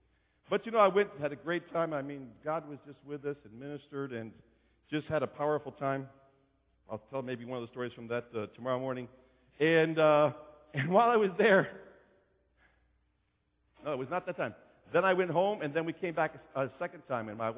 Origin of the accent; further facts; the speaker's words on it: Green's Landing, Pennsylvania, United States; But I didn't even grow up there. I grew up in Green's Landing, that's not even a town, right?